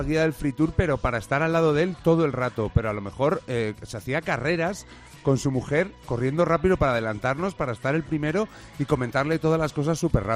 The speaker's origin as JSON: {"language": "Spanish", "country": "Spain", "said": "Así somos los españoles."}